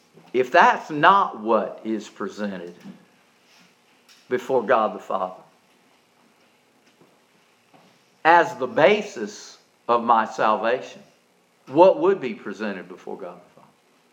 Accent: South Carolina, United States; I got many folks know that I'm from South Carolina.

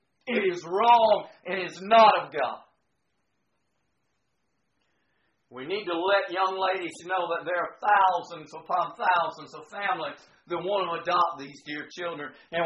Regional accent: United States; I say today, I am a Christian and I am an American.

